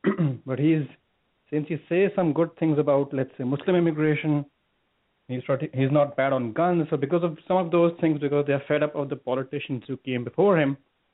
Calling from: Canada; I'm calling from Canada.

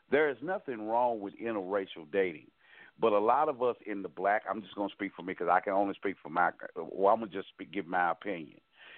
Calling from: Memphis, Tennessee, United States; from Memphis.

